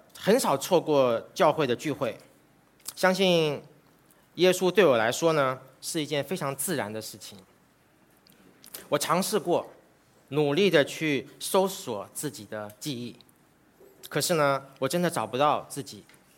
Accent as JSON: {"language": "Chinese", "country": "Taiwan", "also_born_or_lived": "China", "said": "我来自台湾，但是呢我曾经在中国居住和工作了11年，在22个省市自治区"}